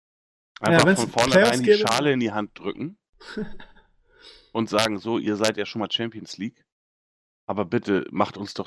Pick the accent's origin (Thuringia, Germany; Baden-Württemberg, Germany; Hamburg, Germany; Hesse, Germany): Hamburg, Germany; als Hamburger. Ja. Ich kenne das ja hier nicht anders.